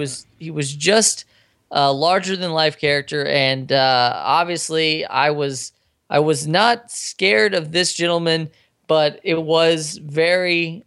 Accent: Midwest, United States; I grew up in the Midwest. There was obviously no voodoo people there.

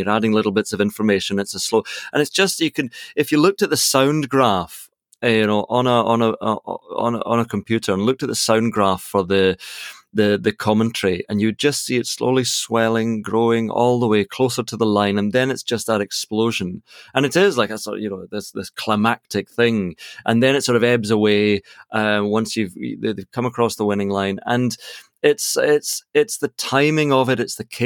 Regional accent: Scotland, United Kingdom; And I say that as a Scot

